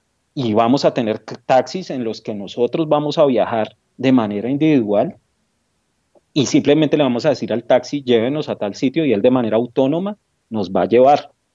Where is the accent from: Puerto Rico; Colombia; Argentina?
Colombia; que nosotros como colombianos entendamos que ese cambio se va a dar